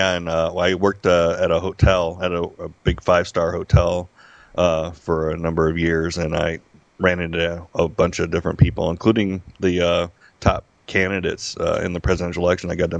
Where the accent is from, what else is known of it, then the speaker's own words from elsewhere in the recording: Las Vegas, Nevada, United States; Actually, I'm a born and raised in Las Vegas, a Las Vegas native, which is rare.